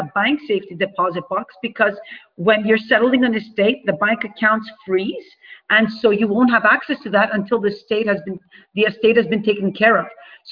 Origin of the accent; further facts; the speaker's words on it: Canada; yes, I'm from Canada, you're from the US, things are pretty much similar.